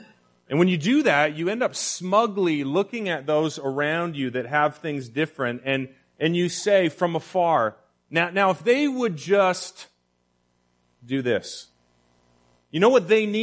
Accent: Canada; now in United States; Now, even though I'm an immigrant, I'm Canadian, I hold a green card

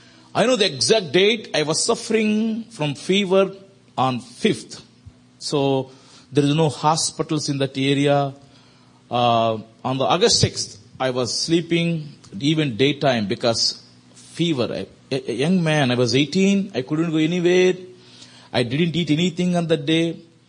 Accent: South India, India; I'm from South India.

